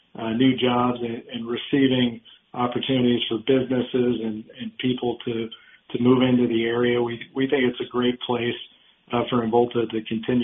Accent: Florida, United States; I grew up in Florida.

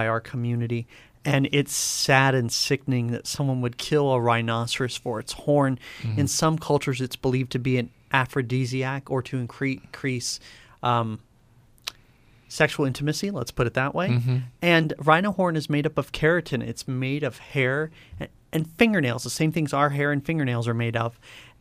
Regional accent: Florida, United States; now in Tucson, United States; I'm originally born and raised in Florida.

